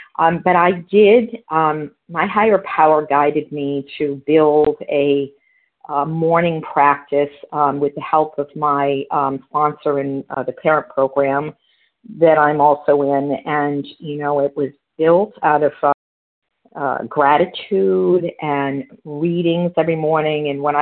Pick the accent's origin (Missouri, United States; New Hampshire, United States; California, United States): New Hampshire, United States; now in Sparks, United States; is in Sparks, and I hail from New Hampshire.